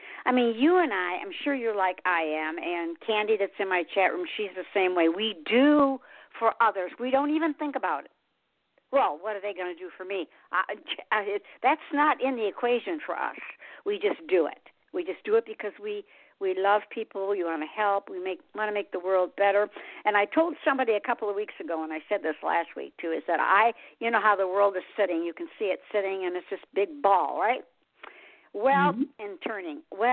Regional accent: Michigan, United States; moved away; because I'm from the north. I'm from Michigan, and we came down here. My son was down here.

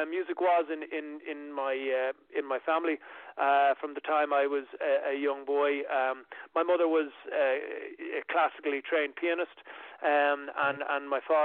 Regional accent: Dublin, Leinster, Ireland; they're from my hometown in Dublin.

